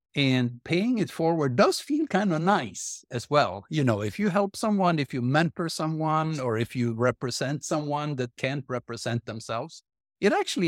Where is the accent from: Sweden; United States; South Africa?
Sweden; Lapland; You know, I grew up in Sweden, but not just anywhere in Sweden, but in Lapland. So all the way up north, right? Small town, 100 miles north of the Arctic Circle.